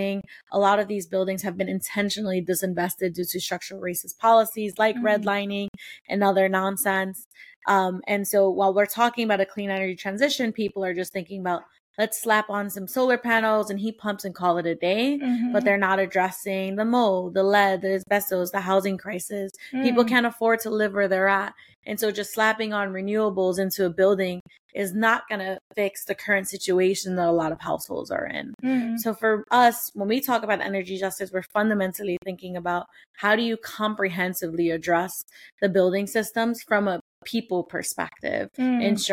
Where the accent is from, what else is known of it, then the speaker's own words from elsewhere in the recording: New York City, New York, United States; So I'm a native New Yorker. Like, I'm born and raised in New York. I'm going to probably die here.